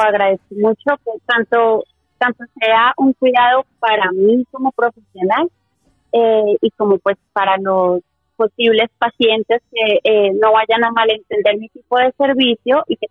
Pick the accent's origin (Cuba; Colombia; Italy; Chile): Colombia; moved away as an adult; now in Spain; tengo 33 años de edad, soy colombiana, estoy hace 6 meses aquí en España.